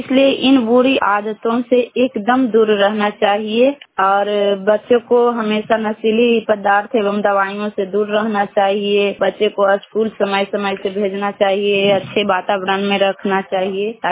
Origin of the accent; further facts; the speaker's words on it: India; और मैं स्वर्ण पंचायत से बिलोंग करती हूँ और मेरा नादीगंज प्रखंड पड़ता है।